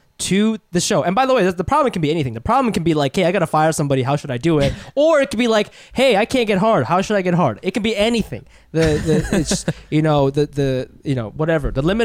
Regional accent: China; moved away; I'm mixed. I'm white, Jewish, and Chinese. And when I was growing up in China, Asian boys would see dating me as a status symbol. But when I moved here, white dudes definitely didn't see it like that.

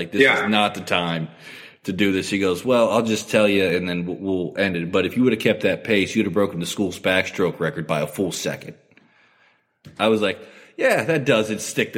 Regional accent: West Virginia, United States; I was the dream school growing up in West Virginia, huge Mountaineer fan, was going to go to West Virginia and swim

